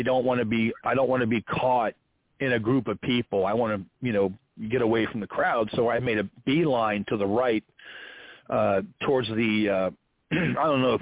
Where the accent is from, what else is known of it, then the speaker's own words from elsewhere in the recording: United States; look, I'm an American, I'm a veteran, I love my country. I pay my tax. I'm a citizen.